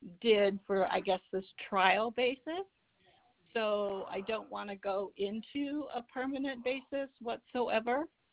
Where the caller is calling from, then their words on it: San Diego, California, United States; And I'm calling from San Diego, California.